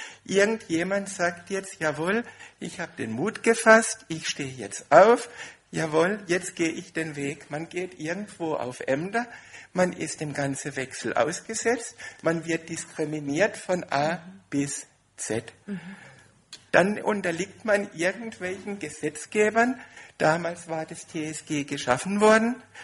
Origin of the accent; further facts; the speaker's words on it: Baden-Württemberg, Germany; accent: Baden; Weil ich komme aus Baden.